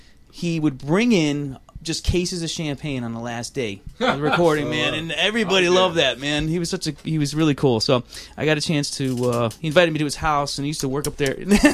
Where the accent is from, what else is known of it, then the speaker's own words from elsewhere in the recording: Connecticut, United States; When I was growing up in Connecticut, I started playing guitar because of this one person.